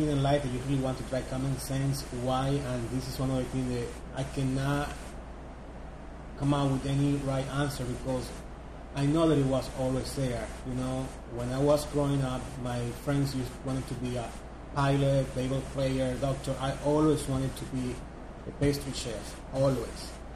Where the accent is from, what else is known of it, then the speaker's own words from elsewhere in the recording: Dominican Republic; now in New York, United States; But then I went to culinary school back home in the Santo Domingo.